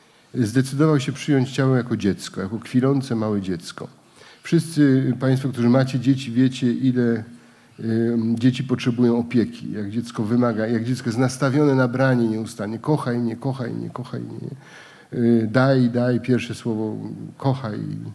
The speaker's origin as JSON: {"language": "Polish", "region": "Greater Poland Voivodeship", "country": "Poland", "said": "Ja jestem prosty chłopak z Wielkopolski"}